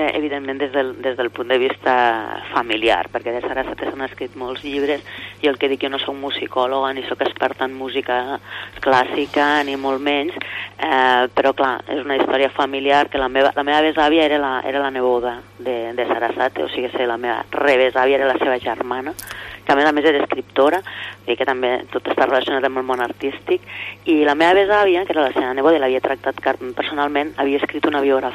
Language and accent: Catalan; Catalonia, Spain; Soc lleidatana d'adopció, més concretament del Baix Segre, que jo defenso sempre la terra. Evidentment la meva família és navarresa i és aragonesa, i jo vaig arribar aquí de petita.